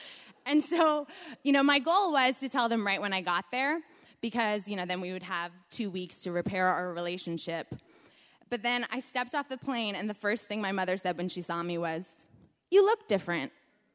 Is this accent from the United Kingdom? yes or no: no; United States; we're Mormon, but we're also American